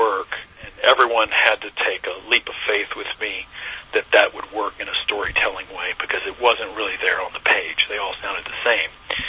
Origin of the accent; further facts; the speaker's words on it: Texas, United States; the part of me that grew up in East Texas, my relation to my hometown and small-town America, small-town East Texas.